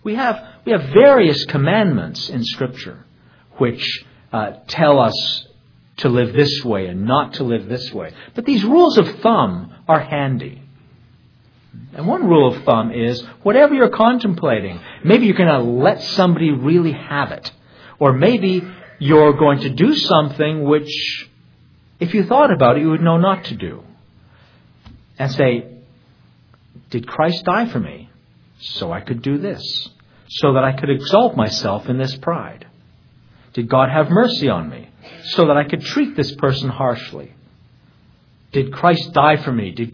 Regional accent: Ottawa, Ontario, Canada; I'm from Ottawa, Ontario.

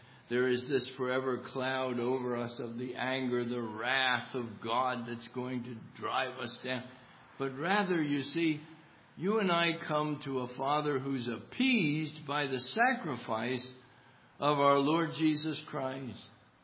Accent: New Jersey, United States; I grew up in New Jersey, but I have learned something of the Queen's English.

